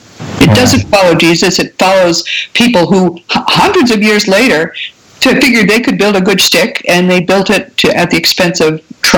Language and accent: English; United States; I'm an American, and I think to most Westerners, they seem foreign and exotic.